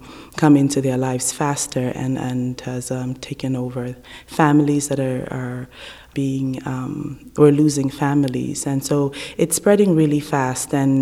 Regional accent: Benin; English is a second language; We come from Africa. Some of us come from the country, Sierra Leone. Others come from neighboring countries. I myself come from Benin, which is a few countries away from Sierra Leone.

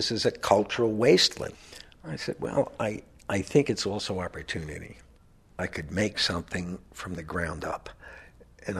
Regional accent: New York, United States; And I said, "No, I'm a New Yorker. We don't leave.

